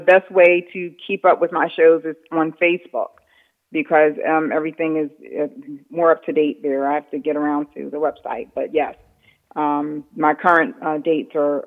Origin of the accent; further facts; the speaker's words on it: Philadelphia, Pennsylvania, United States; I've lived here in Philly all my life and have been singing since probably I could talk. But that's where, you know, I grew up in Philadelphia.